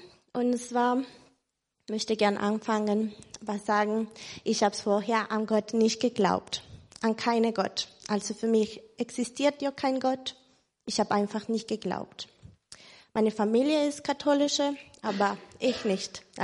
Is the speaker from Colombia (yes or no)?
yes; Colombia; Ich komme aus Kolumbien.